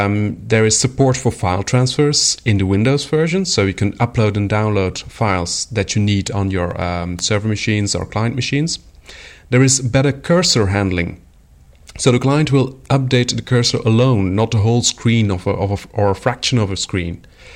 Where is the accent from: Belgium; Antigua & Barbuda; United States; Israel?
Belgium; my godfather lives in France, and I'm from Belgium, so that's about 1,000 kilometers from here.